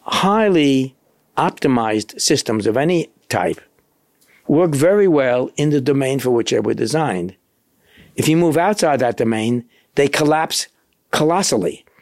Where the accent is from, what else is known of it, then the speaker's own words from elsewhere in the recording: Manhattan, New York, United States; I grew up in Manhattan. Manhattan is a concrete jungle. There's very few trees around.